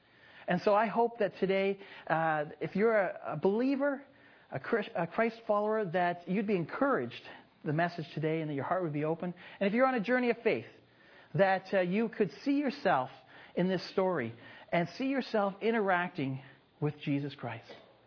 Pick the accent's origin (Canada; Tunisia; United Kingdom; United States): Canada; Ontario; now in Abbotsford, Canada; I grew up in Ontario. Then in 92 came out to Abbotsford and lived in Abbotsford for 14 years with my family. And we're kind of on a journey right now because we're actually moving to Surrey to plant a church there